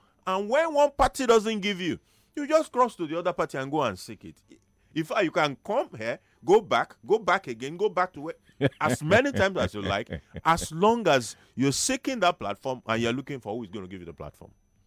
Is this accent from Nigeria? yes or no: yes; Nigeria; I'm a Nigerian